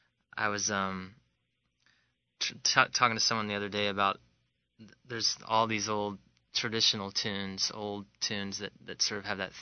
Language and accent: English; Alabama, United States; Well, I grew up in Alabama, and I ended up going out to Los Angeles to write music for film and TV